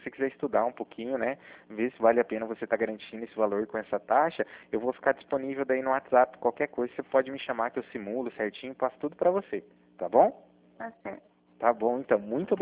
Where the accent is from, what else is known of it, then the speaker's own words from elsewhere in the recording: Cornélio Procópio, Paraná, Brazil; eu sou aqui de Cornélio Procópio